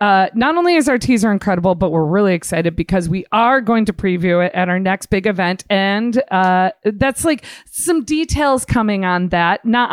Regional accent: Midwest, United States; I'm from the Midwest.

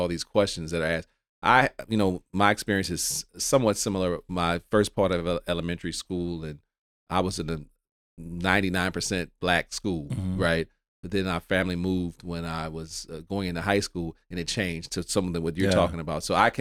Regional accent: New Orleans, Louisiana, United States; And it's so sad to me, because I grew up in the South as well. I grew up in New Orleans, and I was in elementary school in the 80s.

